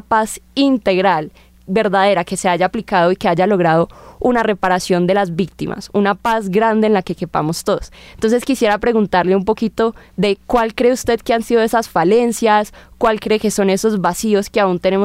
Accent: Colombia; creo que como colombianos se nos ha dificultado generar ese diálogo entre esa tensión entre paz y justicia.

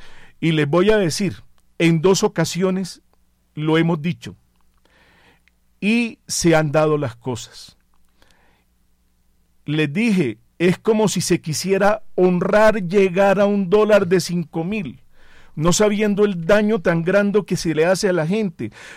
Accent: Atlántico, Colombia; Pero ahorita en el Atlántico, que es mi tierra, se hundieron mucho más de 70 casas en el municipio de Piojó.

